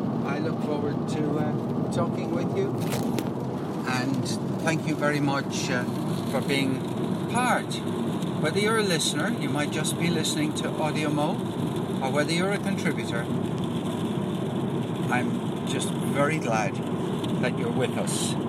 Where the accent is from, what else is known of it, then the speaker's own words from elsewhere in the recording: Limerick, Munster, Ireland; born there; also born or lived in United Kingdom; I'm not from Oman. I was born in Limerick in Ireland. Went to university in Dublin. Spent 30 years living and working in the UK. And came to Ireland, back to Ireland in 2005.